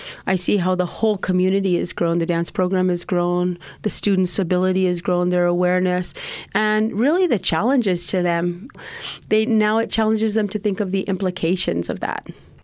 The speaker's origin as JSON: {"language": "English", "town": "Albuquerque", "region": "New Mexico", "country": "United States", "said": "I'm from Albuquerque."}